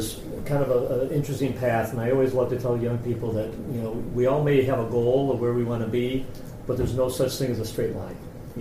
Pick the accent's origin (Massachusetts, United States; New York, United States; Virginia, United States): Massachusetts, United States; Lenox; Well, I grew up in Lenox.